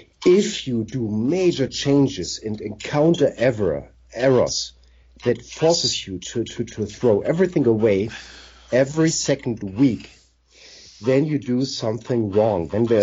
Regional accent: Germany; I mean, I come from Germany, and if I look from the Second World War at Hitler

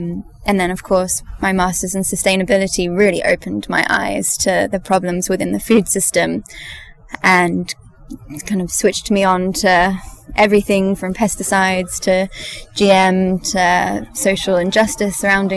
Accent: London, United Kingdom; I grew up in London, and I was there from 9 years old to when I went off to university in the north of England.

